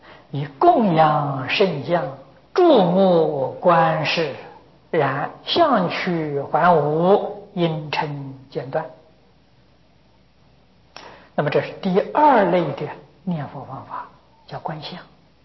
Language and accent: Chinese; China; 像日本这些高僧对善导大师就非常崇敬，比我们中国人这个敬爱之心呢要胜过很多。